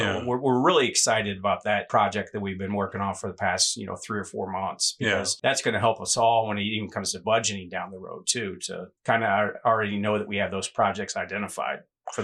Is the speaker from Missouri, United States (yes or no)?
yes; Jefferson City, Missouri, United States; You know, I look back to what parks did for me as a child growing up in Jefferson City, and I'll never forget, because we lived at the very top of Jefferson Street, almost by Highway 54, the viaduct right there.